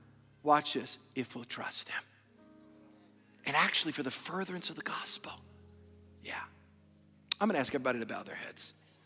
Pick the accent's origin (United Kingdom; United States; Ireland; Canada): United Kingdom; England; I'm from England.